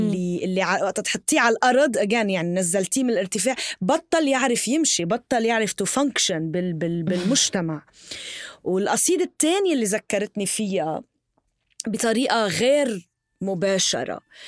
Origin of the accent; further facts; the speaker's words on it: Tripoli, North Governorate, Lebanon; أنا من طرابلس وكتير بحب قلعة طرابلس